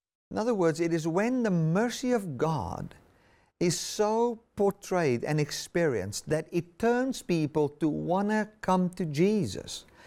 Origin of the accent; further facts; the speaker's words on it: Sabie, Mpumalanga, South Africa; I grew up in Mpumalanga and Sabi in the old Eastern Transvaal, and just amongst mountains and streams and all those kind of things.